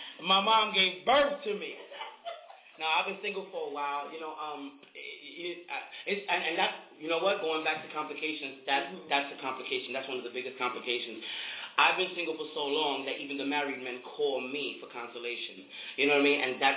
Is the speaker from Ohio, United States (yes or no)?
no; New York City, New York, United States; I'm from New York City. You know, there's a lot of things happening here, and I'm one that makes it happen.